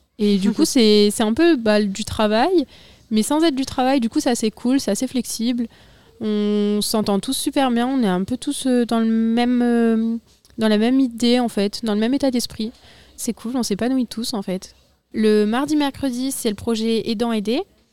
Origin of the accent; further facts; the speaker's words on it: Tain-l'Hermitage, Auvergne-Rhône-Alpes, France; Je viens de Tain-l'Hermitage. J'ai 18 ans